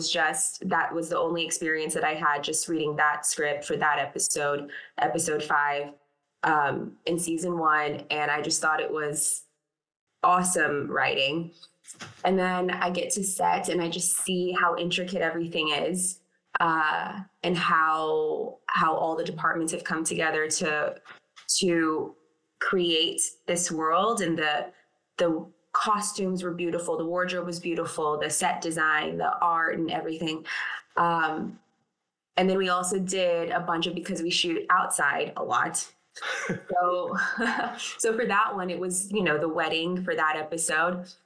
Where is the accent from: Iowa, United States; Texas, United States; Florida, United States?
Texas, United States; Dallas; So I have a Texas agent. I'm from Dallas, and my Texas agent just sent me an audition